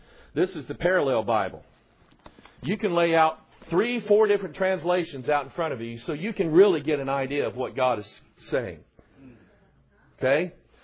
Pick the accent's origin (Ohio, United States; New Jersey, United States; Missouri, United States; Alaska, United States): Missouri, United States; Festus; also born or lived in Pine Bluff, Arkansas; And I was born in Pine Bluff. But I learned how to count in Missouri. Amen. Yeah. In Festus. Festus.